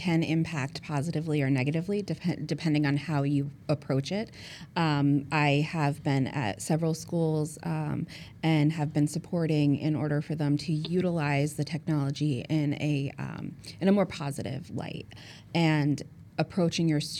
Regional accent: New York, United States; moved away as an adult; I am from New York. I worked primarily with students with autism since I was 18, and then moved to Florida, became a behavior specialist after doing some ABA training

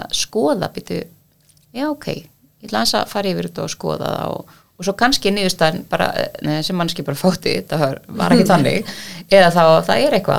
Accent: Víðidalur, Northwestern Region, Iceland; Ég er frá Dæli í Víðudal.

